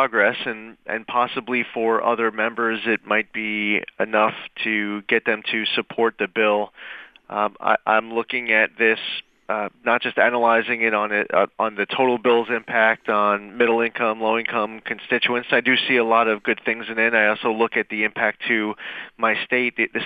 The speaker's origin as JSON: {"language": "English", "region": "New York", "country": "United States", "said": "representing a New York district. And I understand well that if I am not representing my home district and my home state, I can't expect some other member of Congress from some other state to do that for me."}